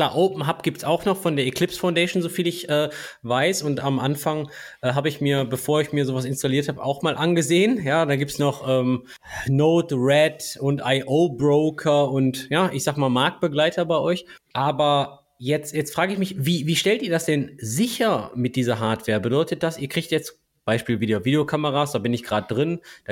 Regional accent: Germany; ich als Deutscher

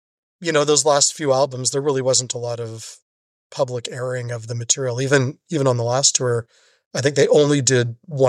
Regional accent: Toronto, Ontario, Canada; being Canadian and being living in Toronto

